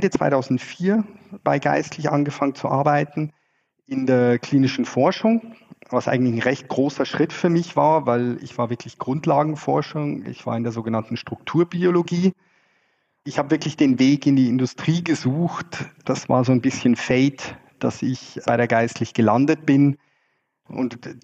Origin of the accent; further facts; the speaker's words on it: Freising, Bavaria, Germany; moved away as an adult; also born or lived in Scotland; now in Zurich, Switzerland; Ich komme ursprünglich aus Freising, in der Nähe von München. Bin dort aufgewachsen und bin dann zum Studium nach Schottland. Ich habe Chemie in Schottland studiert und bin dann nach meinem Chemiestudium zur Dissertation an die ETH nach Zürich. Habe mich in die Schweiz verliebt